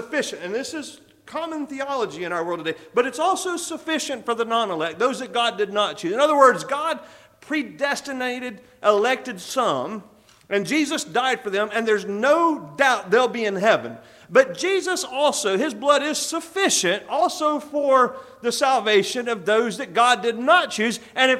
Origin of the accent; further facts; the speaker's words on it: Texas, United States; and I'm from West Texas. I was a Red Raiders fan